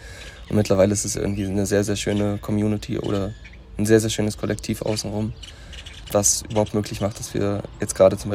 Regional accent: Achim, Lower Saxony, Germany; ich komme aus Achim, einer Kleinstadt bei Bremen.

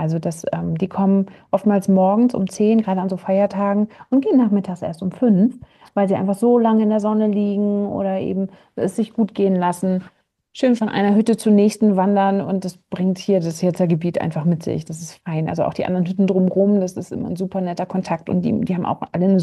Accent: Hattingen, North Rhine-Westphalia, Germany; also born or lived in Bochum; ich bin ja ursprünglich ein Ruhrpott-Kind. Ich bin ja gebürtige, also geboren bin ich in Bochum, aufgewachsen bin ich in Hattingen.

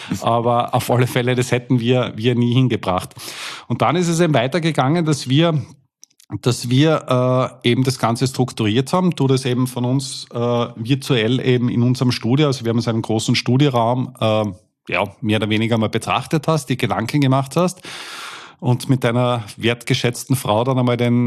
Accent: Austria; Wir kommen jetzt aus Österreich.

